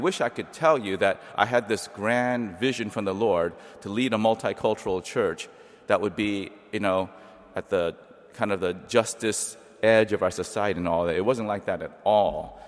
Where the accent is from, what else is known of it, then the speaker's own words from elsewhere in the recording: South Carolina, United States; What I didn't know growing up, and I grew up in South Carolina, where we had a lot of black people and white people, and very few Asians.